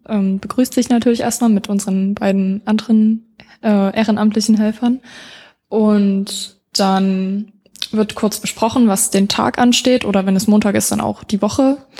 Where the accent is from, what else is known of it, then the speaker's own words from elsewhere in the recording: Döbeln, Saxony, Germany; born there; now in Halle, Germany; Ich bin 19 Jahre und komme gebürtig aus Döbeln. Das ist eine Kleinstadt in der Nähe von Dresden.